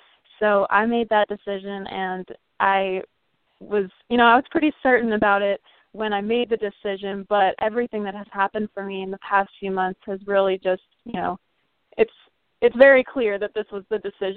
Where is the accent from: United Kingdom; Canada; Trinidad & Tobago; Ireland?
Canada; Weyburn, Saskatchewan; now in Nashville, United States; He's the one that has been doing a few of these cystic fibrosis shows with me in my hometown of Weyburn.